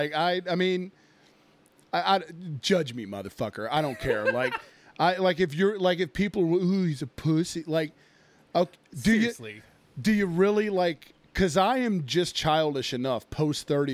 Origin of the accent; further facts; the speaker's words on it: United States; Because we're American, we look down on Canadian beer.